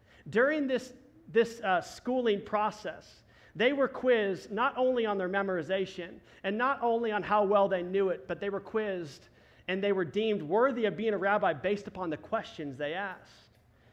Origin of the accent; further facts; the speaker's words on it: Dallas, Texas, United States; It's kind of like for me growing up in Dallas wanting to play for the Dallas Cowboys one day.